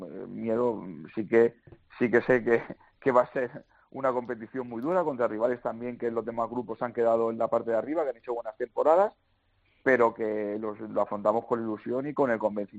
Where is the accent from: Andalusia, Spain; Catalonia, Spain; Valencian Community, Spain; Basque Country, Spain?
Catalonia, Spain; Barcelona; como soy de Barcelona